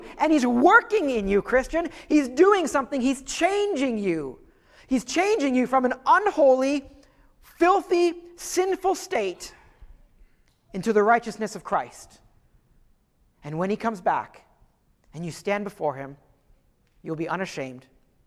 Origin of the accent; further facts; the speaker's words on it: Ottawa, Ontario, Canada; In growing up in Ottawa, where my parents' house was that I grew up